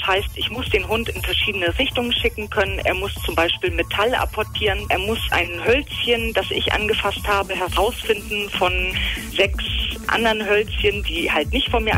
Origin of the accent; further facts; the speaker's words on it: Lübeck, Schleswig-Holstein, Germany; Ich komme aus Lübeck